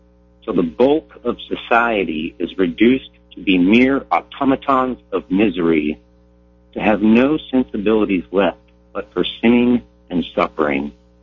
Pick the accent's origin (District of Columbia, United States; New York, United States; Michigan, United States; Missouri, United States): Michigan, United States; Detroit; I should just say I'm from Detroit.